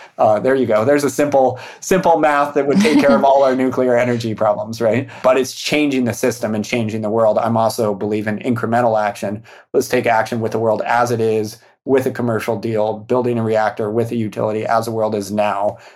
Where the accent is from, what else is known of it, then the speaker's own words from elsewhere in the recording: New Mexico, United States; now in San Francisco, United States; I'm gonna say that my favorite food is New Mexican food because I'm from New Mexico.